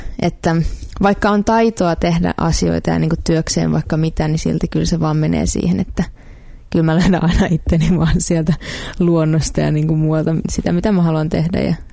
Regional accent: Kivijärvi, Central Finland, Finland; No lähtöisin Keski-Suomesta, tällainen tosi pieni pieni kylä siellä Keski-Suomessa kuin Kivijärvi. Todella kaunis paikka, aivan mielettömän kaunis alue, mutta se on siis tosi pikku kyllä, ehkä 1000 asukasta

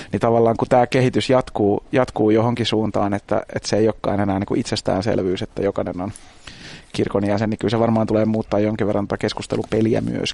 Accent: Helsinki, Uusimaa, Finland; mä oon 30, mä oon helsinkiläinen, mä kuulun Suomen evankelis-luterilaiseen kirkkoon, mä kuulun vähemmistöön tällä triolla. Helsingissä 30 mies ja kirkon jäsen

